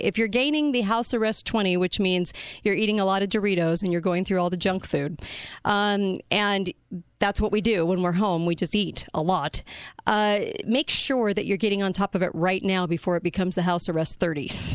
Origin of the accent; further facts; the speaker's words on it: California, United States; I know I grew up in California, so that's all we ever heard about was the big one coming.